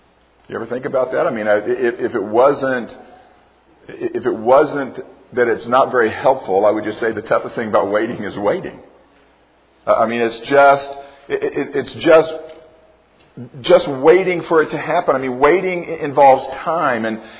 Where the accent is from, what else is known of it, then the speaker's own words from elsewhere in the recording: Florida, United States; We grew up in Florida and have been there more times than we could imagine.